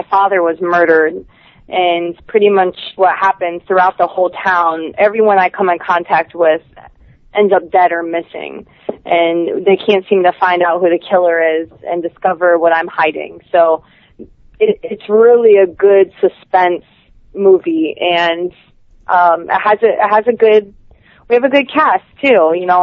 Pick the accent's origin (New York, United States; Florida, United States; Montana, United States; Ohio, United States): Florida, United States; Tampa; because Tampa is my hometown, that we are going to be having the red carpet premiere here in Tampa